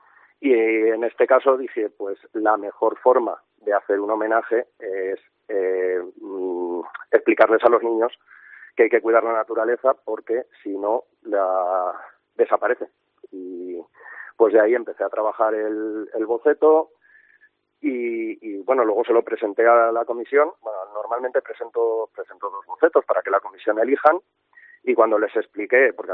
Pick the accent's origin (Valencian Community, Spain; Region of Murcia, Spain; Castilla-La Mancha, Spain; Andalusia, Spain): Valencian Community, Spain; Montán; yo soy de Montán, soy nacido, criado, vecino de Montán.